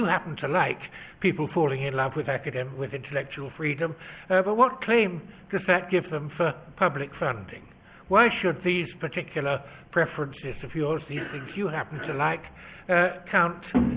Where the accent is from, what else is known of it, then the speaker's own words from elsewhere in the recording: United Kingdom; And the other is that I'm British. We British are notorious for our insularity.